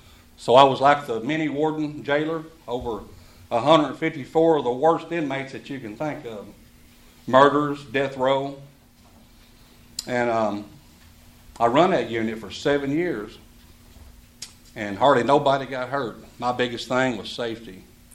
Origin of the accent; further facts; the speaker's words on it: Kentucky, United States; I'm originally from Crittenden County. I graduated in the 1900s. 1992, to be exact.